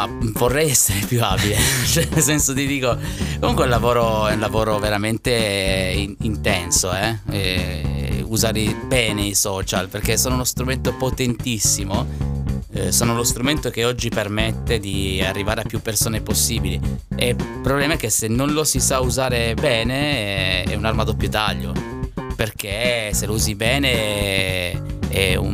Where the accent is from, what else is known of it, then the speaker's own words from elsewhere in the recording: Turin, Piedmont, Italy; io sono torinese, no? In quanto torinese siamo tutti un po' tamarri a Torino, diciamo la verità.